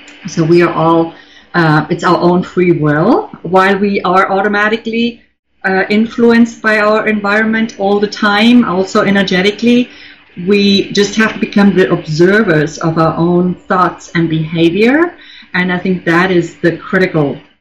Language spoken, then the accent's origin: English; Germany; I grew up in Germany.